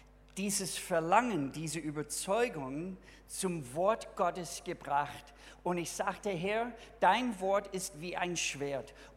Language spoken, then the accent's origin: German; United States; now in Germany; Ich als Amerikaner, wenn ich eine Frau aus Deutschland heirate, dann ist das eindeutig der letzte Schritt. Ich gehe niemals nach Amerika. Ich werde hier sterben.